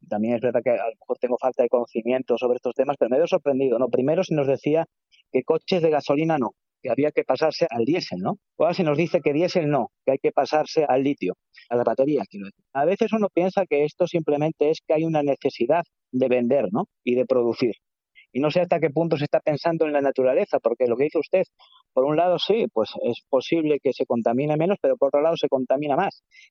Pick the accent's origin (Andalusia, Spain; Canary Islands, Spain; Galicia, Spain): Galicia, Spain; Y los más pobres del sur de Europa, pues a lo mejor también somos los gallegos